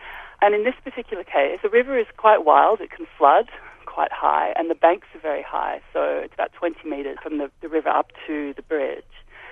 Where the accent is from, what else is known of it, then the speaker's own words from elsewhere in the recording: Sydney, New South Wales, Australia; now in Berlin, Germany; I'm very urban. Like, I grew up in Sydney